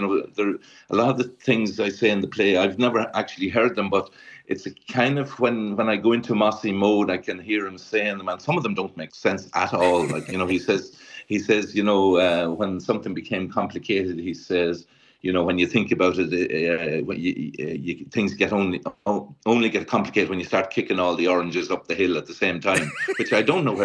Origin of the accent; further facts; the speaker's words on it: County Longford, Ireland; I'm from Longford.